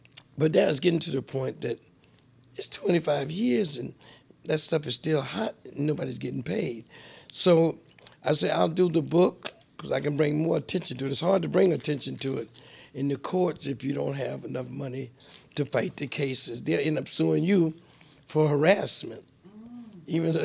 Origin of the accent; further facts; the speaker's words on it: Newark, New Jersey, United States; First of all, I'm from Newark, New Jersey. I worked in a barbershop there where we did hair, processed hair.